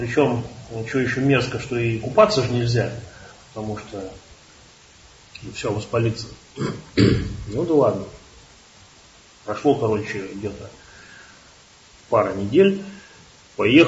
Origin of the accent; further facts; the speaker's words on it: Ryazan, Ryazan Oblast, Russia; Я вот из Рязани.